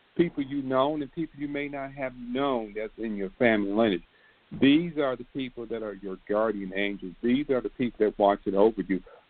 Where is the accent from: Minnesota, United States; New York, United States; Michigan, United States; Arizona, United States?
Michigan, United States; Detroit; I grew up in Detroit, Michigan, and I went into the Detroit Institute of Art Museum, I believe, and I was in nursery school.